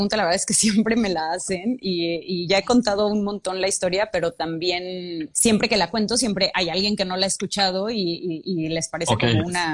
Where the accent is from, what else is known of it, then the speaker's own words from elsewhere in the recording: Guadalajara, Jalisco, Mexico; ahorita estoy desde Guadalajara, como les decía, que yo soy de Guadalajara, entonces estoy desde casa